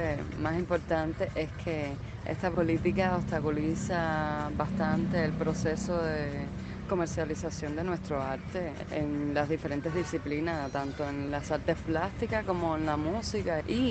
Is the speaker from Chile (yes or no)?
no; Cuba; que somos nosotros los cubanos.